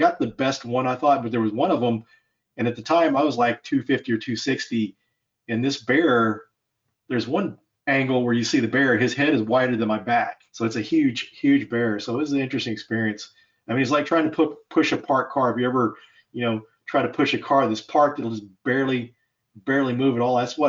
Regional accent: Denton, Texas, United States; working as a bouncer in a nightclub in my hometown of Denton, Texas.

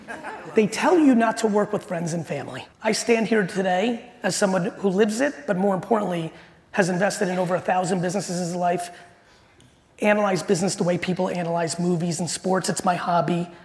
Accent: Edison, New Jersey, United States; I grew up in Edison, New Jersey, and my dad, let's go Edison. And my dad had a store in Springfield, New Jersey.

